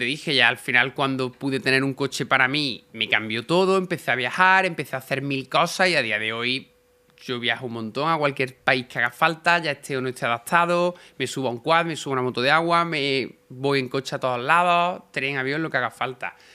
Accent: Córdoba, Andalusia, Spain; Sí, yo soy de Córdoba, he venido por la mañana muy temprano, he hecho tren hasta Madrid y de Madrid aquí en coche.

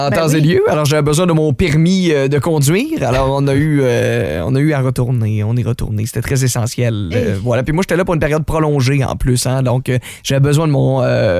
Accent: Saguenay, Quebec, Canada; Puis nous, on vient du Saguenay. Hein? Alors, Saguenay-Rimouski, c'est pas à côté.

